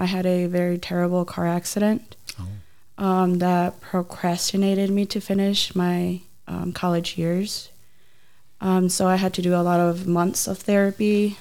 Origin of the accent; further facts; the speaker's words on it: Downers Grove, Illinois, United States; I'm from Downers Grove, Illinois, and I'm a non-traditional college student, so that means that I'm older than 22.